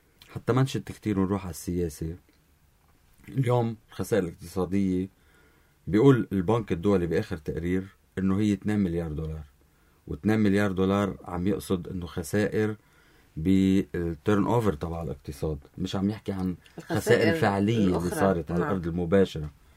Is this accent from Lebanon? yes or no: yes; Lebanon